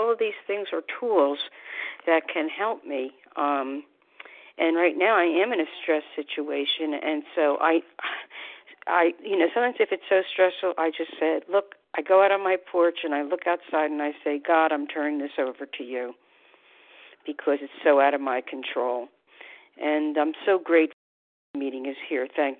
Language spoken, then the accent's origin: English; New Jersey, United States; from New Jersey.